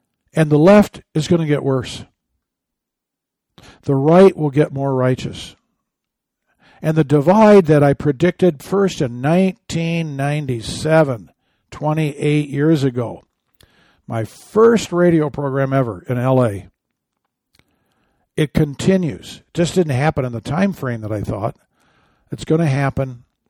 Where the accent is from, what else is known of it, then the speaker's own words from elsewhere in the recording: Michigan, United States; I'm from Michigan. My Lions are in there.